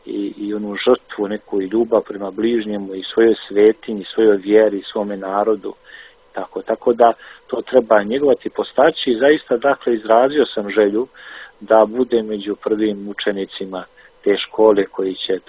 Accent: Republika Srpska, Bosnia & Herzegovina; Ja sam došao iz Republike Srpske, iz Bosne, dakle, koja je također i u svojoj tradiciji ima gusle

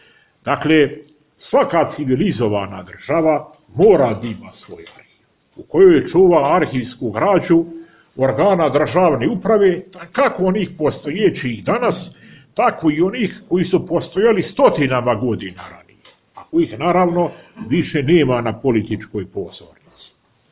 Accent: Montenegro; i naravno kod nas u Crnoj Gori na dvoru

